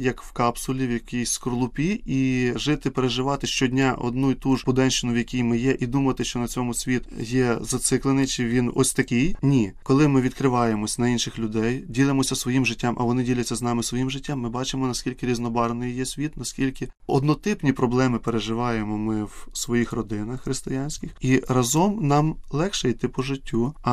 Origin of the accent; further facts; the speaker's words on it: Kyiv, Ukraine; ми, як кияни, бачимо, як ми завантажені в нашому житті